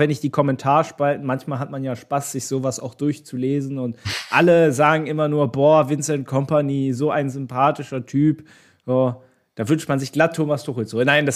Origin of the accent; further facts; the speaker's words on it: Berlin, Germany; born there; als gebürtiger Berliner